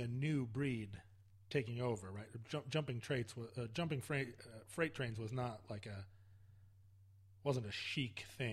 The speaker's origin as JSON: {"language": "English", "region": "Alaska", "country": "United States", "said": "I was from Alaska, so I didn't have a very good. I mean, Alaska is part of America, but it's also a foreign country in a way."}